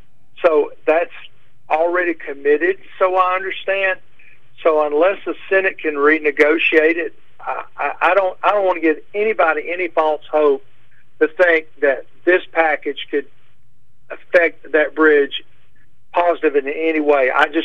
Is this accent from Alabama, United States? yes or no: yes; Alabama, United States; Because we're from Alabama, we're all supposed to be a bunch of racists. And I grew up in a household.